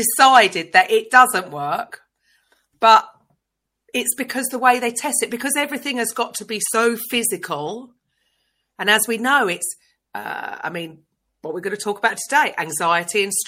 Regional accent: Tunbridge Wells, South East England, United Kingdom; I was brought up in Tunbridge Wells.

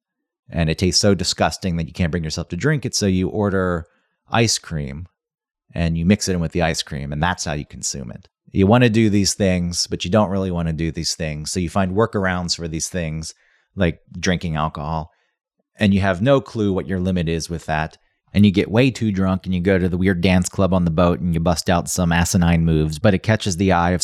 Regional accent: Atlanta, Georgia, United States; Growing up in the Atlanta area, Panama City was a big destination for all the ne'er-do-wells to show up and get wasted

